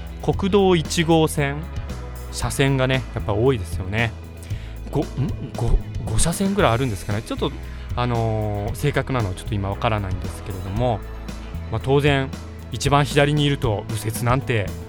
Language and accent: Japanese; Kyushu, Japan; now in Tokyo, Japan; 私は10年前ですかね、九州から上京したんですけれどもね、